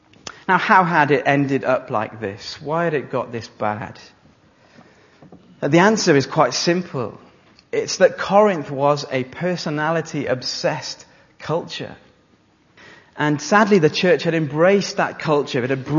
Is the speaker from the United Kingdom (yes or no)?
yes; Wales, United Kingdom; As you know, I grew up in South Wales, and that was in the years soon after the death